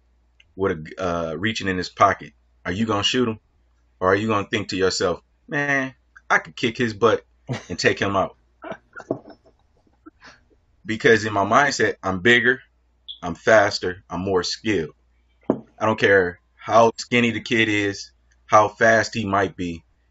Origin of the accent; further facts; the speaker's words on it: Detroit, Michigan, United States; So born and raised Detroit, Michigan. Love it. Left the city for about 12 years